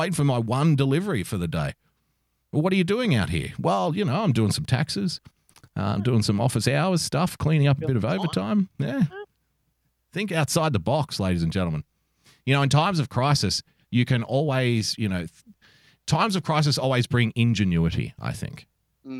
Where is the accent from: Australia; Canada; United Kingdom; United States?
Australia; I love my country, don't get me wrong, and I love being an Australian